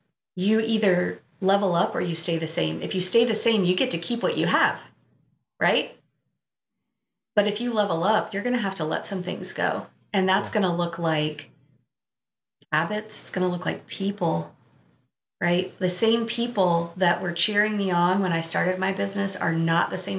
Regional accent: Beaufort, South Carolina, United States; I'm from Beaufort, South Carolina. It's very small.

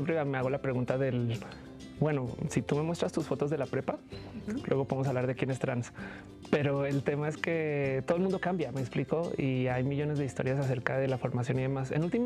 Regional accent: Colombia; also born or lived in United States / Australia; now in Mexico; yo salí de Colombia joven, viví en Estados Unidos donde estudié física, viví en Australia donde hice mi maestría en econometría y mi familia ya vivió en México, mi padre vivió acá.

